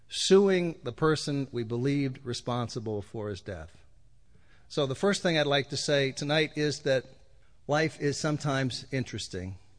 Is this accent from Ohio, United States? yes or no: no; Pennsylvania, United States; And as a young white man in a small town in Pennsylvania